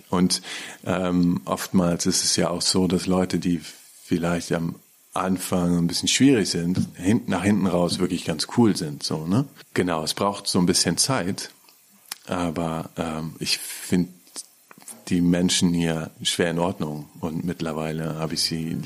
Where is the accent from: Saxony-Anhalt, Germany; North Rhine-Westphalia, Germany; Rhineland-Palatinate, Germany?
North Rhine-Westphalia, Germany; Kempen; Kempten hat 30.000 Einwohner. Also ich bin auch am Rande der Felder eigentlich groß geworden.